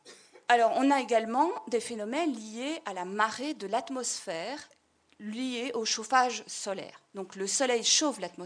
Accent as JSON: {"language": "French", "country": "Belgium", "said": "j'allais dire 92, je viens de Belgique, 92 bars, donc c'est énorme"}